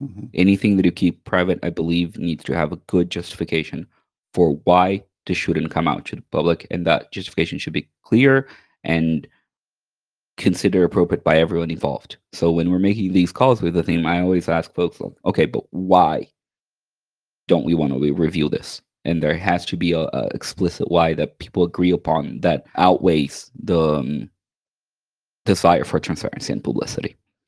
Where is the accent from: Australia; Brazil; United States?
Brazil; But I'm from Brazil, and in Brazilian justice, we have, a few years ago, instituted something